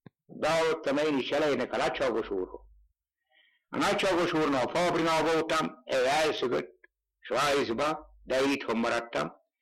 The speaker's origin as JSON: {"language": "Hungarian", "town": "Hanva", "region": "Banská Bystrica Region", "country": "Slovakia", "said": "Hanvanról. 1924-ben születtem, Afrikó 7-én."}